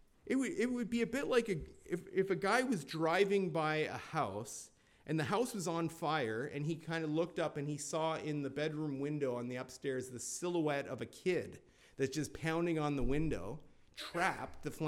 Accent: Binbrook, Ontario, Canada; to work as an apprentice in a plumbing company in my hometown of Bimbrook, Ontario.

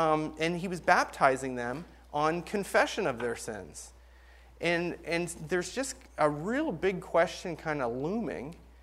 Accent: Binbrook, Ontario, Canada; But back when I was growing up in Binbrook, Ontario, it was a hick town. It was backwoods, and it was fine.

